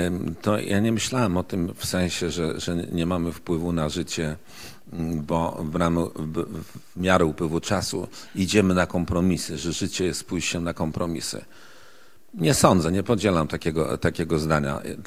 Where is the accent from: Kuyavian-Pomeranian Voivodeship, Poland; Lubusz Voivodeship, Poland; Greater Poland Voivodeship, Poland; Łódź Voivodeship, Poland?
Łódź Voivodeship, Poland; Łódź; Ja pochodzę, to powiedziałem, ze środowiska robotniczego z Łodzi.